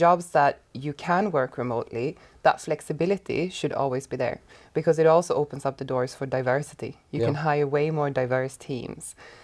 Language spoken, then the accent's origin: English; Sweden; English is a second language; moved away as an adult; also born or lived in Ireland; I'm originally from Sweden, but I lived in Ireland for almost 16 years